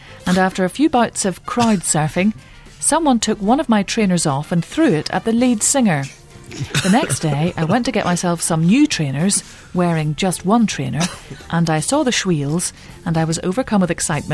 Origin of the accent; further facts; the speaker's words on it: Ripon, Yorkshire and the Humber, United Kingdom; I'm 24. I'm from Ripon in North Yorkshire.